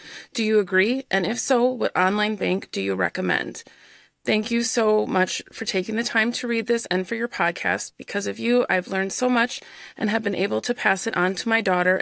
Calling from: St. James, Minnesota, United States; I am calling from St. James, Minnesota. It's a very small rural town.

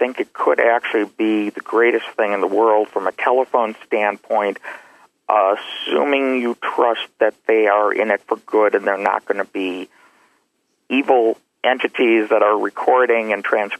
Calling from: Detroit, Michigan, United States; calling from Detroit, Michigan.

